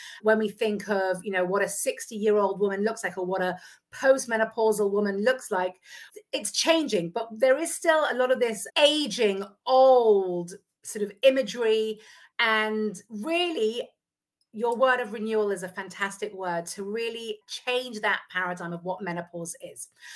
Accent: England, United Kingdom; now in Modi'in, Israel; I am also a married mother of 5 kids. As you can hear, I'm originally from England, but I now live in Modi'in in Israel.

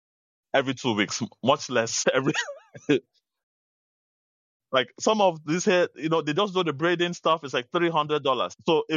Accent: Nigeria; When I was growing up in Nigeria, and even now, it was not a do-it-yourself culture.

